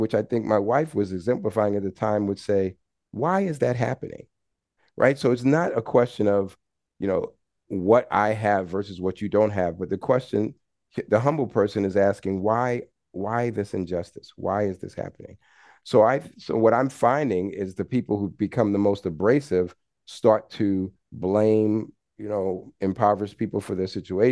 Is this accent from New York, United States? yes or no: yes; New York City, New York, United States; I'm from New York City, and much of my life, you know, I'm riding on the bus, riding on the subway. I'm just used to the hustle and bustle of urban life.